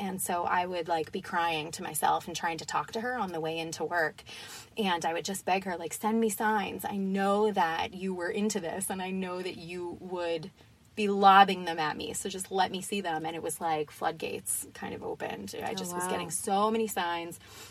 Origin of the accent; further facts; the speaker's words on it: Danvers, Massachusetts, United States; also born or lived in Salem; I'm from Danvers. I was mostly born and raised here. I did live in Salem for a long time.